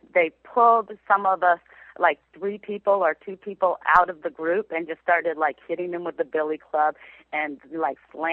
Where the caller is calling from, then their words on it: Oakland, California, United States; Oh, thank you. I'm calling from Oakland.